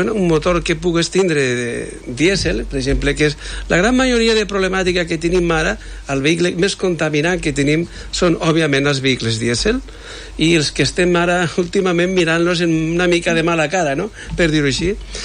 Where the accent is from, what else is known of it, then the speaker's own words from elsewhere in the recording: Tarragona, Catalonia, Spain; No, sóc de Tarragona.